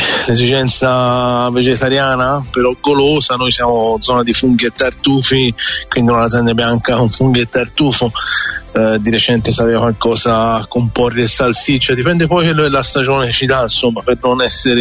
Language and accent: Italian; Tuscany, Italy; Io vengo da Mugello, quindi da una zona di confine, quindi sa Bologna vicino